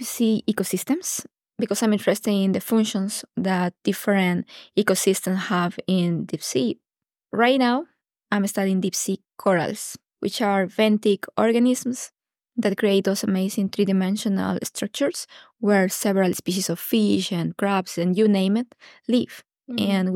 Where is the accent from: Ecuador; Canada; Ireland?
Ecuador; English is a second language; I used to work in the Galapagos Islands, I'm from Ecuador